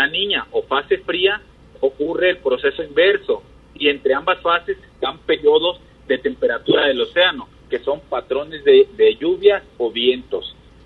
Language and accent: Spanish; Acapulco, Guerrero, Mexico; yo soy de Acapulco